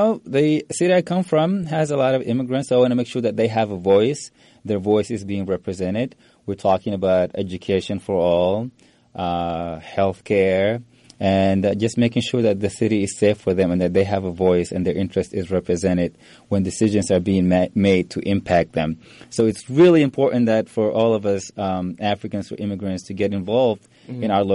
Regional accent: Sudan; now in United States; I came to the U.S. roughly about 20 years ago. You know, I was born and raised in Sudan.

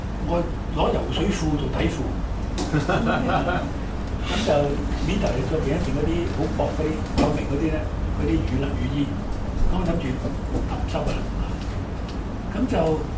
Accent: Hong Kong; 我覺得自由對我香港人來說是最重要，因為就是內地沒有我們有。

